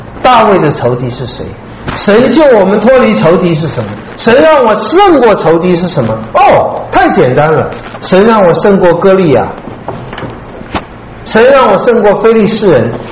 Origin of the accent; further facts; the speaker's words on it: China; 我们中国人应该对这个体会的更重